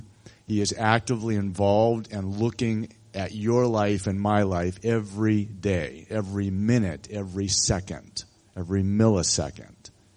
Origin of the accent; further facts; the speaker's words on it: Midwest, United States; also born or lived in Arizona; we grew up in the Midwest, but it's been a long time since we messed with snow